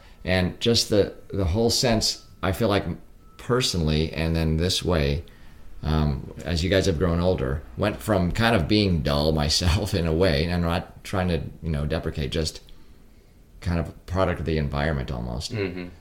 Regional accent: California, United States; now in Pennsylvania, United States; 20-some years ago, we moved from California to Pennsylvania. Mm-hmm. And I was raised in California.

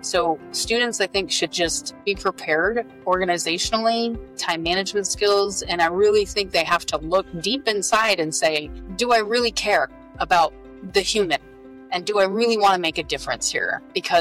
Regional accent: Phoenix, Arizona, United States; now in Tampa, United States; Well, most of my life, I grew up in Phoenix, Arizona. So I would say I'm a Phoenician.

